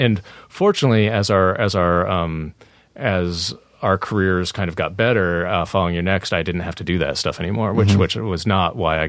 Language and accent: English; Columbia, Missouri, United States; our first two features were filmed in my hometown.